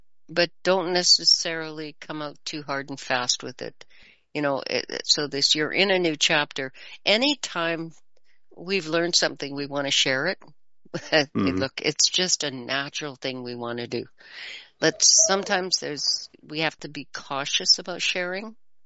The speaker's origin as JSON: {"language": "English", "country": "Canada", "said": "I'm Canadian."}